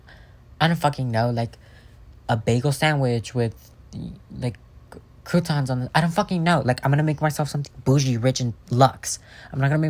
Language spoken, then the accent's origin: English; California, United States; I'm 14. I'm from Southern California. I am a cute little Mexican.